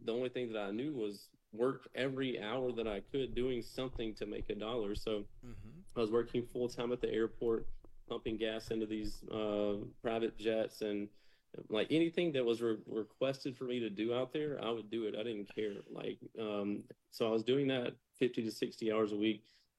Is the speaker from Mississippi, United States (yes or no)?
yes; Greenville, Mississippi, United States; fly back to my hometown, Greenville, Mississippi. My mom's there waiting on me to pick me up.